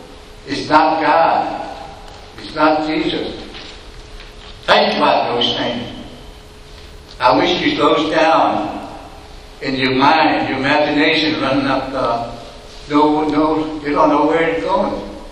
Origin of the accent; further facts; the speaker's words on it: Florida, United States; I'm independent. I was born and raised in the Big Cypress Swamp area, and in the past, we've seen changes throughout Florida